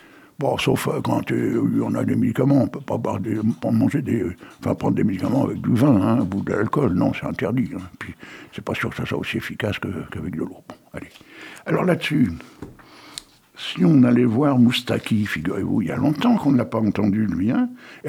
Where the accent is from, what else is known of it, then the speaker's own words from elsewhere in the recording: Bruyères-Artois, Hauts-de-France, France; born there; même si je suis né à Bruyères-Artois, en plein dans un tas de charbon.